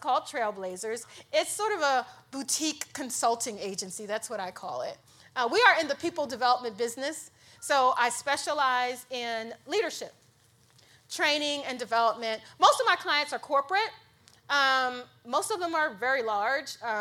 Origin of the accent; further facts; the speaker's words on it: Philadelphia, Pennsylvania, United States; now in Abington, United States; So I am born and raised in Philly. Yes, I knew I liked you. I still live right outside of Philly in Abington.